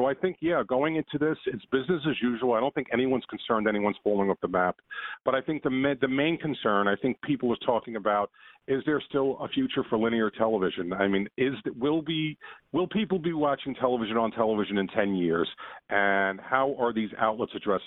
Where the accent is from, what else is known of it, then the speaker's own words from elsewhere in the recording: New York, United States; I'm from New York, so let me start with a negative.